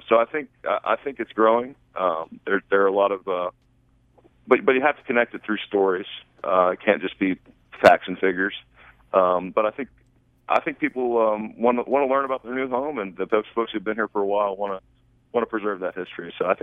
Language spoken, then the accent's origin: English; Fayetteville, United States; I'm from Fayetteville, so I'm a newcomer as well.